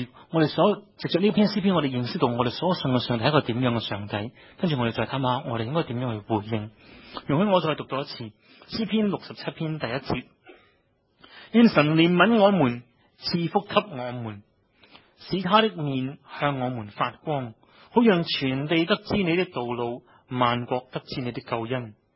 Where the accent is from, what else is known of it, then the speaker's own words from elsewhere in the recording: Hong Kong; 但喺以色列呢，唔係买到咁多我哋香港人用嘅嘢嘅。